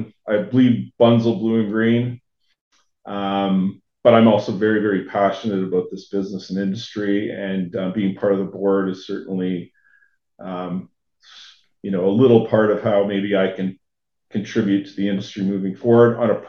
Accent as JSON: {"language": "English", "town": "Sault Ste. Marie", "region": "Ontario", "country": "Canada", "tie": "born or raised there", "said": "I was born and raised in Sault Ste. Marie, Ontario, Canada, which actually borders the Upper Peninsula of Michigan."}